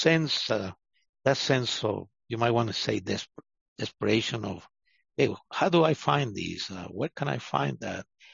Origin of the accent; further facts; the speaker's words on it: Mexico City, Mexico; I was born and raised in Mexico City, Mexico, a big metropolitan city. And my parents, they come from Spain during the Civil War.